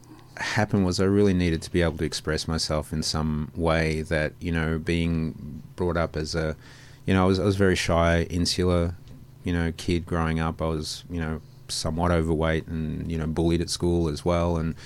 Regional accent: Geelong, Victoria, Australia; also born or lived in Melbourne; now in Los Angeles, United States; born and raised in Melbourne. Oh, well, actually in a country town called Geelong in southeastern Australia.

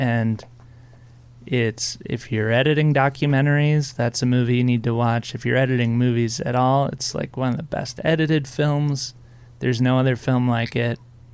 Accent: Illinois, United States; Actually, I was born in Chicago, but grew up in the suburbs of Chicago.

